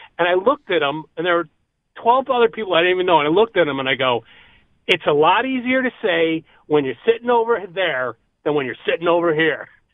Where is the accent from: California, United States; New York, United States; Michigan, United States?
New York, United States; Rochester; also born or lived in Buffalo; I moved from Buffalo to Rochester in 1976, and with it. I went to high school in Rochester